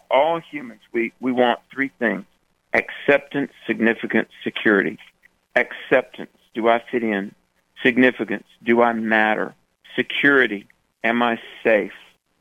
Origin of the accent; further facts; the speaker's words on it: North Carolina, United States; You know, just hours ago, I landed in North Carolina, my home state.